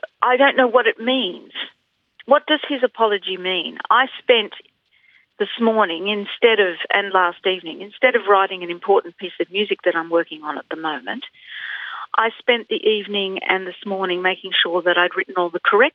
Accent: Nowra, New South Wales, Australia; born there; I'm a member of the Stolen Generations. Mm. I wasn't born in community. I was born in Nowra District Hospital

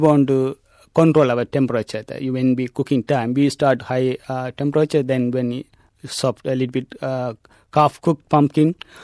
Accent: Eastern Province, Sri Lanka; moved away; East Sri Lanka.

